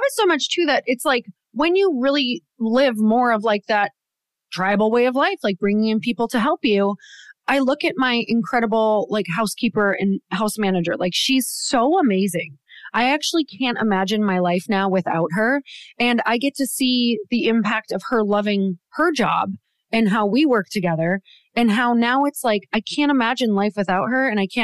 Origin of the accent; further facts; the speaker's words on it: Midwest, United States; I actually remember, so I was raised in the Midwest, and that certainly is like a badge of honor to clean your own house and like do all the chores and the yard work.